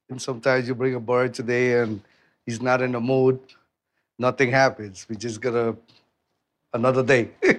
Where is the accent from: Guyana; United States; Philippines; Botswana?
Guyana; I'm from Guyana originally.